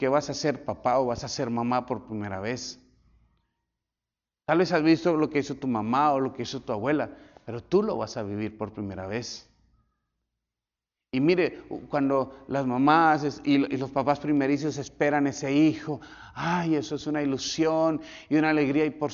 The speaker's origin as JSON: {"language": "Spanish", "country": "Colombia", "moved": "yes", "lives_now": "United States", "said": "Fácil en mi país, que es un 24 festivos cada año, aquí son solo 4. El lunes pasado fue festivo en Colombia"}